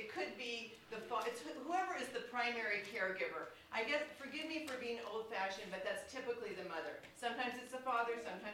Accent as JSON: {"language": "English", "town": "Seattle", "region": "Washington", "country": "United States", "said": "And I'm from the Seattle area, and there's an Institute for Learning and Brain Sciences at the University of Washington"}